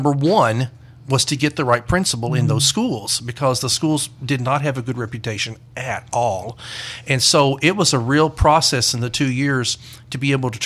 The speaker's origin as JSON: {"language": "English", "town": "Mount Sterling", "region": "Kentucky", "country": "United States", "tie": "born or raised there", "said": "But anyway, I was born outside of Mount Sterling, Kentucky, which is about 30 miles east of Lexington, Kentucky. Raised on a farm, milked a cow, baled hay, chopped tobacco."}